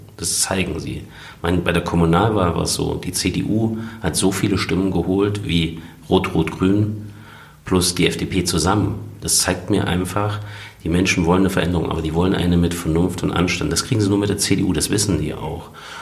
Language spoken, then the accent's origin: German; Thuringia, Germany; als Thüringer, das ist meine Heimat, wir entscheiden die Zukunft meiner Heimat schon selber.